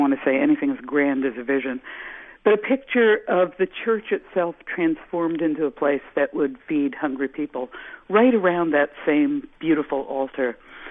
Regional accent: New York City, New York, United States; I lived in New York, I'm a New Yorker, and like a lot of sort of professional New Yorkers

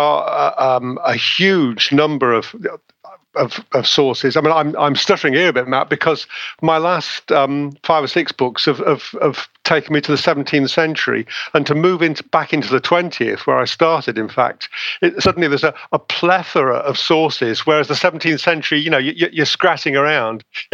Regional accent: East Midlands, United Kingdom; I was raised in Derbyshire

